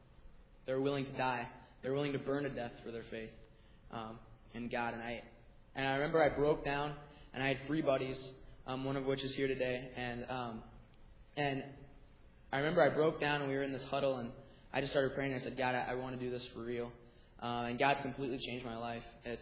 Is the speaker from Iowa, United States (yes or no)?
yes; Ottumwa, Iowa, United States; also born or lived in Polk City; I grew up in Ottumwa, Iowa, with a father, a mother, a sister. And we grew up, we moved to Polk City, Iowa when I was about 9 or 10 years old.